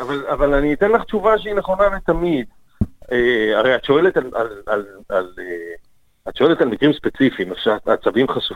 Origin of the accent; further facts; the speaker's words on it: Tel Aviv, Tel Aviv District, Israel; האמת היא שאני נולדתי בתל אביב, מול חוף מציצים, איפה שצילמו את הסרט, וחייתי כל החיים שלי בתל אביב.